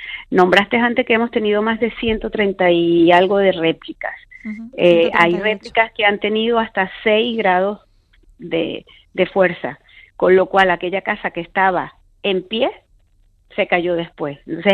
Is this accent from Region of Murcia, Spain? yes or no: no; Canary Islands, Spain; somos muchísimos canarios que tenemos algún familiar o alguna persona que conoce que esté en Venezuela.